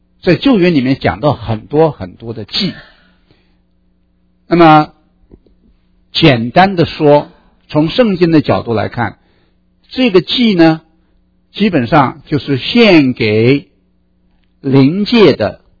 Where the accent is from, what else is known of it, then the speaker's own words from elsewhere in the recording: China; 我们中国人最清楚的啊，儿女的一个责任是什么？